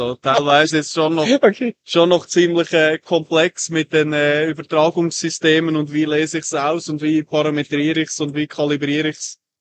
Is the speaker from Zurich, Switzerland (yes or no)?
no; Zug, Switzerland; Ich komme aus der Schweiz. Und zwar in der Zentralschweiz. Vom Zugersee.